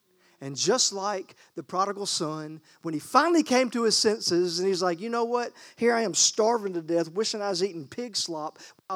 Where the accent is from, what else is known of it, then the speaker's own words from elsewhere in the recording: the South, United States; Now, I still call myself a Christian because I'm from the South.